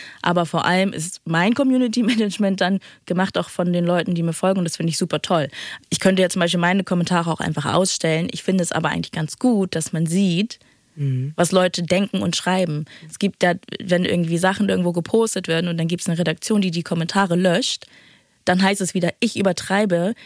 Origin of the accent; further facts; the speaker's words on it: Northern Germany, Germany; weil ich norddeutsch bin und, weiß nicht, sehr verbunden mit meiner Heimat.